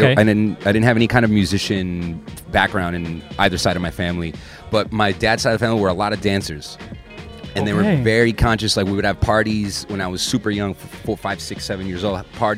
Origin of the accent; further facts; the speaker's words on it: Chicago, Illinois, United States; born there; I was born in Chicago, yeah.